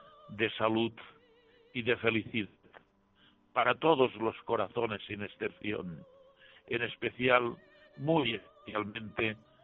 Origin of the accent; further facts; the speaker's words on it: Villarreal, Valencian Community, Spain; en mi pueblo de Villarreal